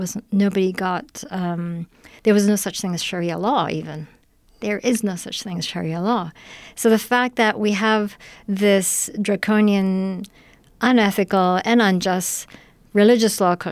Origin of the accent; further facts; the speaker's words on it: Malaysia; So, but I'm originally from Malaysia.